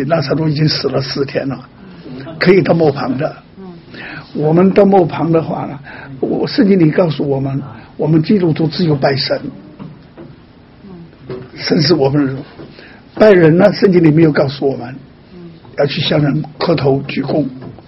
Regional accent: China; 就是我们中国人的遗传

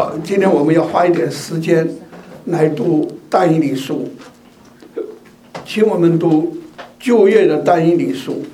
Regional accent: China; 所以我们中国这条龙，我们中国人说的龙

